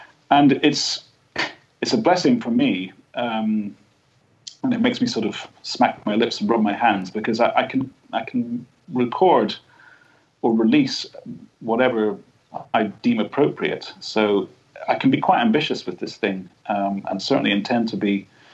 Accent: Scotland, United Kingdom; This is where I grew up in Scotland.

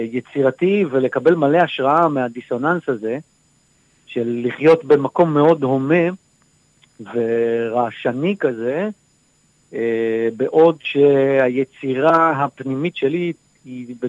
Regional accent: Ramat HaSharon, Tel Aviv District, Israel; now in Herzliya, Israel; אני גדלתי ברמת השרון, נולדתי בתל אביב, גרתי עד איזה גיל 25 ברמת השרון. אחרי זה עברתי לתל אביב, גרתי שם כמעט 9 שנים, סליחה, פחות 7 שנים, ואז עברתי לנוף ים בהרצליה, גרתי שם 6 שנים

